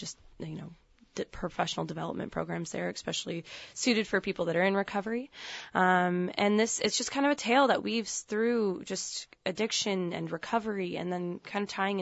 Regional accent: Juneau, Alaska, United States; now in Ketchikan, United States; I'm originally from Juneau, and I have friends that have and family that have thankfully made it out through the other end of addiction.

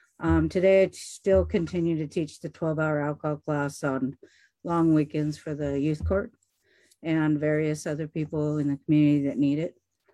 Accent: Ketchikan, Alaska, United States; I am a 6th generation born and raised in Ketchikan and running for a 3rd term.

